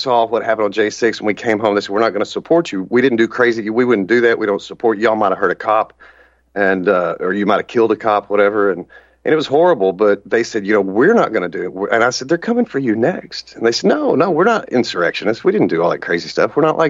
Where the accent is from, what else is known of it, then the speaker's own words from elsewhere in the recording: Texas, United States; I'm a carpenter from East Texas.